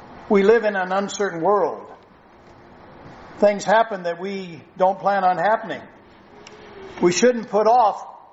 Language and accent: English; Midwest, United States; As I mentioned earlier, I grew up in the Midwest. Grew up with what we call the Christian work ethic.